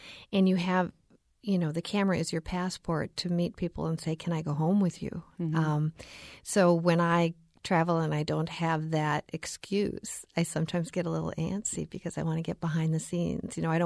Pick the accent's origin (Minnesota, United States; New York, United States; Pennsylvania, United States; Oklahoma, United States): Minnesota, United States; No, I grew up in Minnesota, and my family didn't have the means to travel.